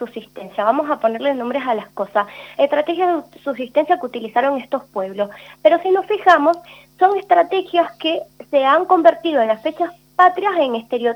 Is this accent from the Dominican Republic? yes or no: yes; Dominican Republic; en mi caso, porque soy de República Dominicana, y le doy una situación geográfica